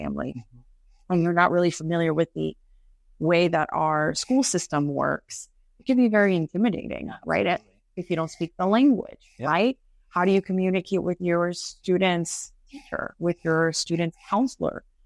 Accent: Miami, Florida, United States; I am a Florida girl. Yes. 305 till I die. So, well, thank you for that. Let's see. I was born in Miami, Florida. My whole family, though, is from Colombia.

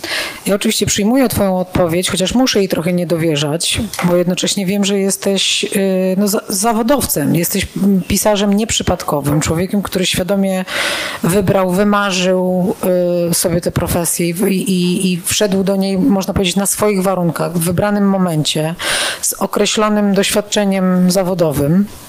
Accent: Świętokrzyskie Voivodeship, Poland; Bo ja też jestem z Gór Świętokrzyskich tak naprawdę.

